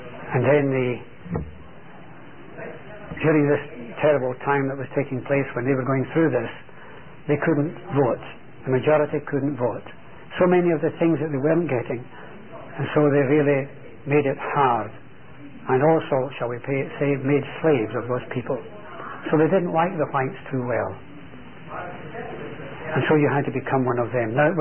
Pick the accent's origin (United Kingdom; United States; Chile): United Kingdom; Scotland; He came from Australia. I came from Scotland.